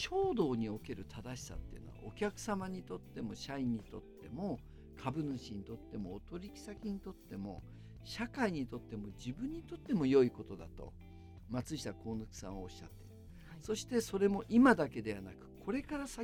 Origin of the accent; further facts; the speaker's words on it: Hakodate, Hokkaido, Japan; 北海道出身なんで、あの味噌ラーメンも美味しいんですけど、やっぱ函館は塩ラーメンが美味しいんで、